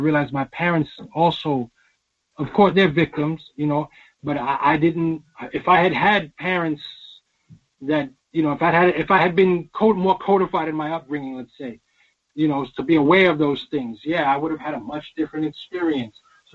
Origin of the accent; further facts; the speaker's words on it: New York, United States; You know, I'm coming from New York. I wasn't used to being in that type of a situation.